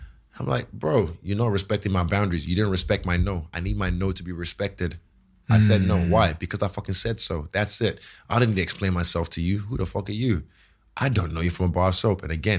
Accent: Nigeria; from where I'm from Nigeria, a lot of people will be blessed to have my old job.

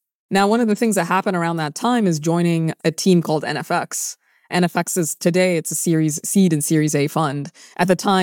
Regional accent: Sudan; English is a second language; also born or lived in Saudi Arabia / United Arab Emirates / United Kingdom; now in United States; So I'm originally from Sudan. That's where my parents are from. I lived in Saudi Arabia, in the Emirates, in the UK. I immigrated to the US when I was 24 years old.

